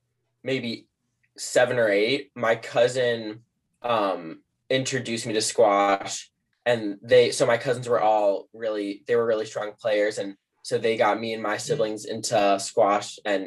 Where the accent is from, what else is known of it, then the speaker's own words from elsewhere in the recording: Cleveland, Ohio, United States; I'm from Cleveland, Ohio, otherwise known as the Land, and I play at the Cleveland Racquet Club.